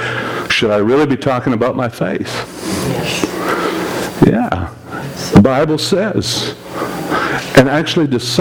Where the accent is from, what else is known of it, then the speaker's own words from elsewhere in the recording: Manitoba, Canada; I'm from Manitoba where we have cows.